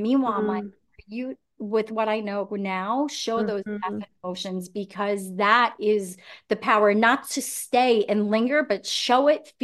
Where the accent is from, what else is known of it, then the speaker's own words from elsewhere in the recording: New Jersey, United States; moved away as an adult; now in Pittsburgh, United States; So I ended up making a huge move from leaving my home. So I'm originally from New Jersey. So leaving there and then making these big moves to move to Pittsburgh, which is Western Pennsylvania.